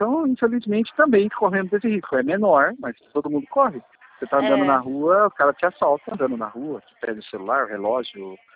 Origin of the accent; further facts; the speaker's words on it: Jundiaí, São Paulo, Brazil; eu sou de Jundiaí